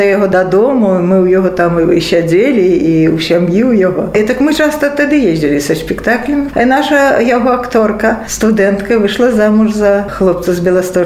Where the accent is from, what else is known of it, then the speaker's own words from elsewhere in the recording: Vitebsk, Vitebsk Region, Belarus; ну я же из Витебска, тут столица, да еще в Польше, я бы старалась.